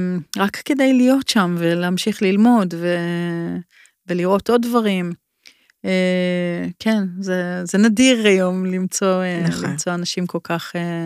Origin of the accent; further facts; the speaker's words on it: Krayot, Haifa District, Israel; moved away as an adult; now in Tel Aviv, Israel; כשעברתי לתל אביב מהקריות, אני גדלתי בקריות, עברתי לתל אביב